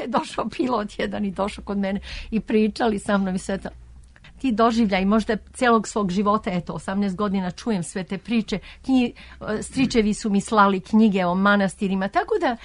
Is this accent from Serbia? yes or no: yes; Serbia; now in United States; sigurno da smo Srbi, nego šta smo? Tako da, cela familija je to podržavala, da mi smo Srbi, živimo u Americi